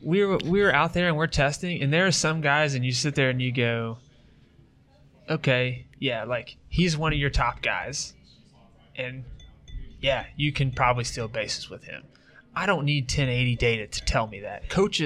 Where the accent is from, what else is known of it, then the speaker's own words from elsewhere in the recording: Chattanooga, Tennessee, United States; I grew up in Chattanooga during the same days as kind of...